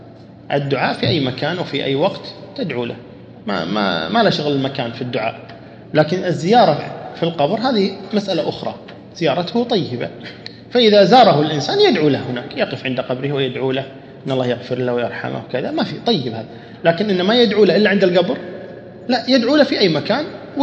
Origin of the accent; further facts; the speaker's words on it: Kuwait; عندنا في الكويت هنا